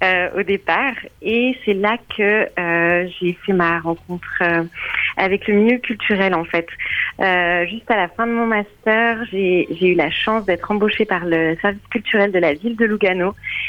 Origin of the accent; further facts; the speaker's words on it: Lyon, Auvergne-Rhône-Alpes, France; moved away as an adult; now in Switzerland; Alors moi, je viens de France, de Lyon, de la campagne autour de Lyon.